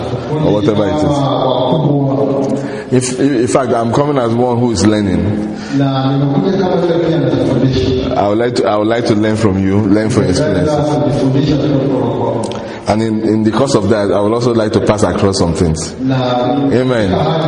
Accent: Port Harcourt, Rivers, Nigeria; I'm from Port Harcourt in Nigeria.

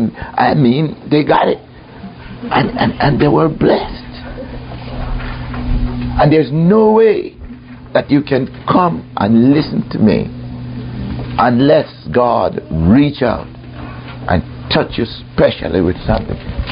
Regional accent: Jamaica; That's when I came from Jamaica.

